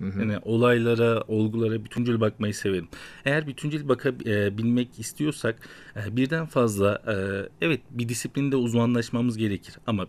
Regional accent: Avanos, Nevşehir, Turkey; Nevşehir Avanos doğumluyum. 1986 yılında doğdum.

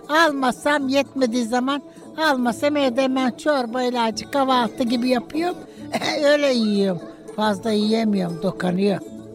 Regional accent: Susurluk, Balıkesir, Turkey; 50 seneden beri buradayım, buralıyım. Esas Susurluk Sultançehir Köyü'nden.

